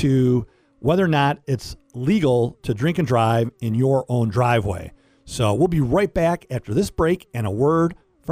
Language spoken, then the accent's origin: English; Detroit, Michigan, United States; Growing up in Metro Detroit, very privileged to be able to hang out at some of those rock and roll clubs back in the day.